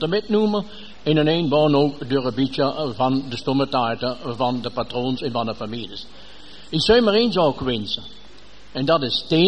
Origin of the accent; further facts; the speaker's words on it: Limburg, Belgium; We hebben in ons eigen land als Limburgers nog niet veel te zeggen.